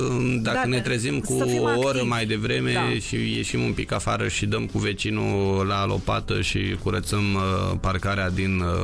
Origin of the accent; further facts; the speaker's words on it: Bacău, Bacău County, Romania; Dar sunt din Bacău, adică să nu... Sunt moldoveană.